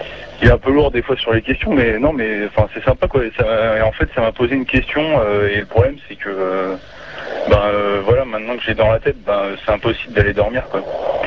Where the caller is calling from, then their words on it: Montluçon, Auvergne-Rhône-Alpes, France; Je suis de Montluçon, ben, j'écoute sur internet, tranquille, quoi.